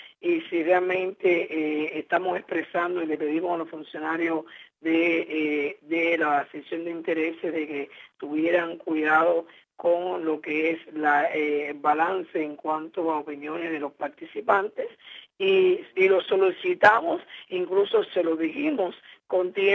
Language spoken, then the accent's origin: Spanish; Cuba; nosotros somos dentro de Cuba lo que tenemos que exigirle